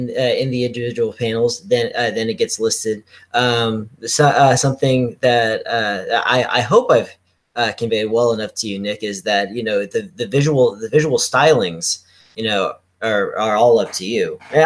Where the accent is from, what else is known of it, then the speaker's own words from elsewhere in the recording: Canada; I'm actually Canadian. Don't tell anybody.